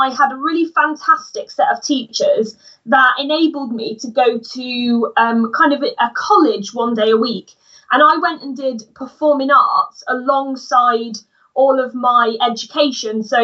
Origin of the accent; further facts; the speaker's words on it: Coventry, West Midlands, United Kingdom; so I'm from Coventry, which is about an hour south of Nottingham.